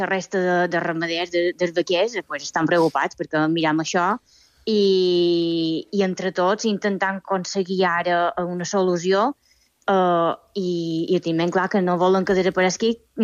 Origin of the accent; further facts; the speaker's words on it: Balearic Islands, Spain; tots, com a mallorquins, com a gent d'aquí de la illa